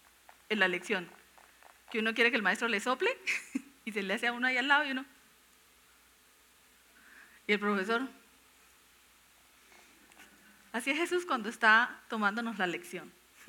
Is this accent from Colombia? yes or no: yes; Santander, Colombia; yo soy santandereana